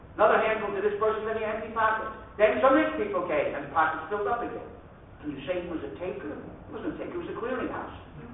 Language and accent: English; Miami, Florida, United States; I grew up in Miami, and he used to spend his winters in Miami.